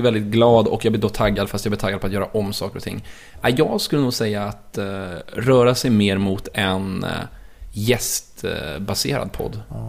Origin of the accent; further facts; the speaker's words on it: Sweden; Jag skulle nog säga att jag framöver är hemma i Sverige ungefär en gång i månaden.